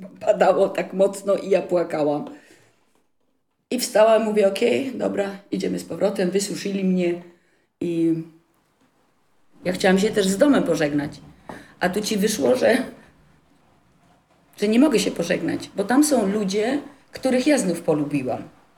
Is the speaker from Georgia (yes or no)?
no; Germany; I dlatego on jest Polakiem, a ja jestem Niemką.